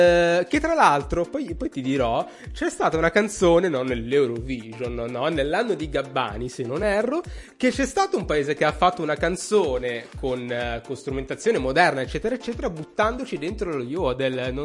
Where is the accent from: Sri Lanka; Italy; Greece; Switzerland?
Switzerland; Io ho cresciuto in Svizzera, vuoi che non lo sappia cosa sia?